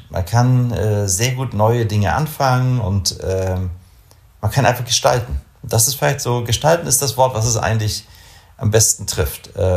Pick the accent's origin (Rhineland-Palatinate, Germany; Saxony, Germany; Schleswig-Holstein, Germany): Schleswig-Holstein, Germany; Kiel; now in Bremen, Germany